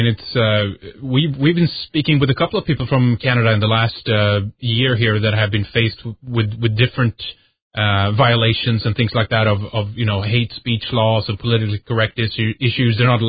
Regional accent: Sweden; from Sweden.

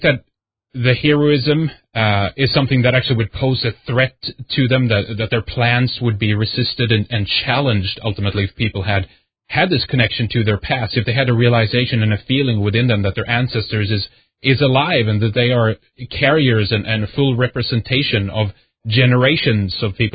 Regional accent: Sweden; born or raised there; English is a second language

